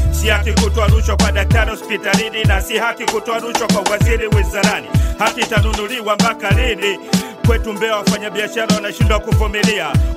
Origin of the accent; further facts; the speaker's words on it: Tanzania; Haki kama binadamu. Haki kama Mtanzania, raia wa Tanzania.